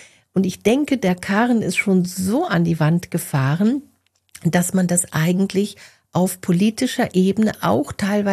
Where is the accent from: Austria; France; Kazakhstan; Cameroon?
France; Und ich bin ja auch Französin